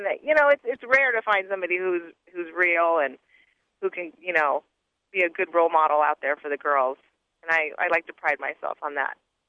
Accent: Hawaii, United States; I come all the way from Hawaii to face her, so it's a long way to go home with nothing.

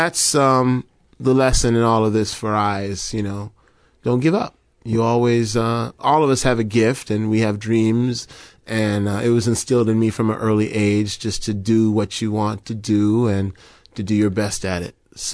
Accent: Colorado, United States; This was in Colorado. I'm from Colorado.

